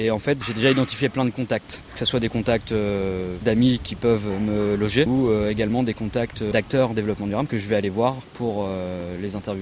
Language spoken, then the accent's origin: French; Chartres, Centre-Val de Loire, France; avec mes amis de Chartres, je suis originaire de Chartres